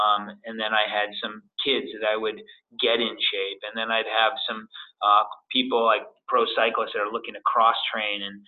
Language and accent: English; Manchester-by-the-Sea, Massachusetts, United States; And there's an island off of my hometown. I live in a small town, Manchester by the Sea, Mass.